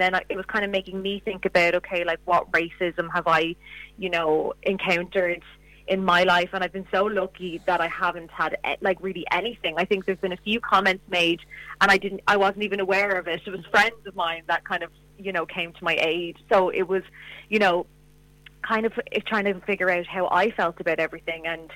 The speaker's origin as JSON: {"language": "English", "country": "Ireland", "accent": "Irish", "said": "So I'm from Ireland, but my father is from Sudan. So I've Irish mother and Sudanese dad. So that's why I have the Irish accent and the African name."}